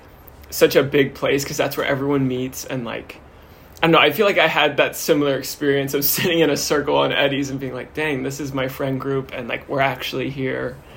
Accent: Dallas, Texas, United States; I am a freshman. I am majoring in business administration, and I'm from Dallas, Texas

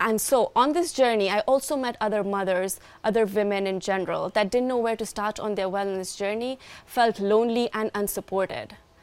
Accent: India; So growing up in India, certain aspects of wellness were inherent and built into our system.

